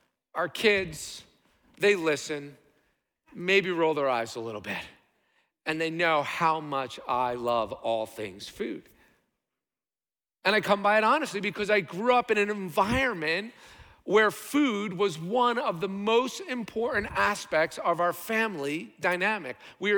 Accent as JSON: {"language": "English", "region": "New Jersey", "country": "United States", "tie": "born or raised there", "said": "because I grew up in Jersey. And I grew up in a house that eventually got two kitchens."}